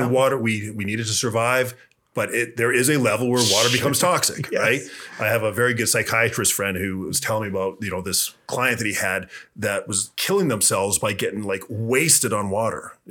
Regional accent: Kelowna, British Columbia, Canada; But growing up in Kelowna, there's no wrestling program.

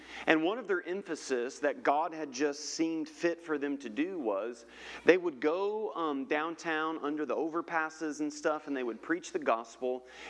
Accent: Dallas, Texas, United States; born there; I was born in Dallas. I can say that, right?

